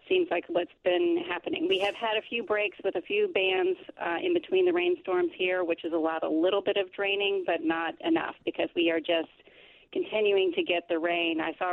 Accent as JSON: {"language": "English", "town": "Atlanta", "region": "Georgia", "country": "United States", "said": "I'm a Southern girl. I'm originally from Atlanta, so I counted the winters."}